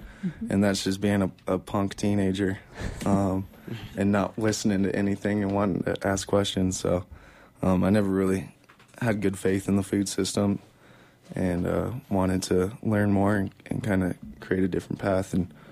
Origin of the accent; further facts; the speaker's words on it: Denver, Colorado, United States; also born or lived in Hesperus, United States; So me and my partner, Max Fields here, both grew up in Denver, Colorado.